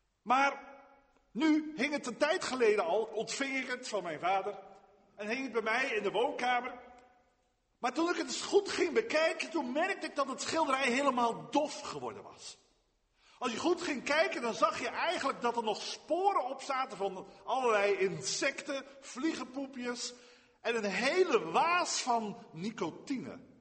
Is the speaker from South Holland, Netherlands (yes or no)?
yes; Dordrecht, South Holland, Netherlands; een stadsgezicht op Dordrecht, de stad waar ik ben geboren en getogen.